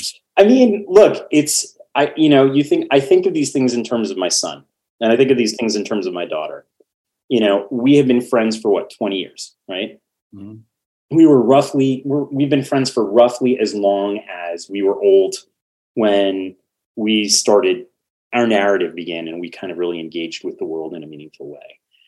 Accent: New York City, New York, United States; Cause I'm from New York, right? Like, I'm from New York City. I'm from one of the truly great diverse societies that history has ever made.

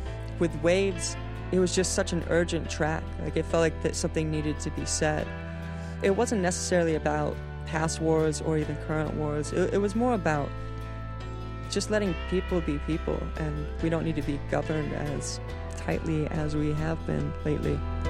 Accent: Alaska, United States; Well, growing up in Alaska, it's a conservative place.

